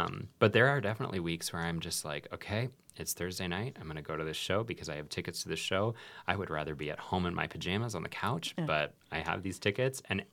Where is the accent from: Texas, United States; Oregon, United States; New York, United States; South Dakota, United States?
South Dakota, United States; Arlington; I'm from Arlington, South Dakota.